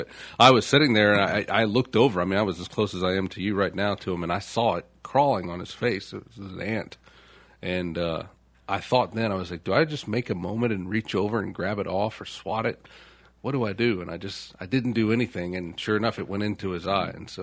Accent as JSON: {"language": "English", "town": "Louisville", "region": "Kentucky", "country": "United States", "tie": "born or raised there", "moved": "yes", "lives_now": "Baton Rouge, United States", "said": "And you know, growing up in Louisville, we had 25 different neighborhoods. Here I can name maybe five, but you can basically, unfortunately, narrow them all down to either North Baton Rouge or South Baton Rouge."}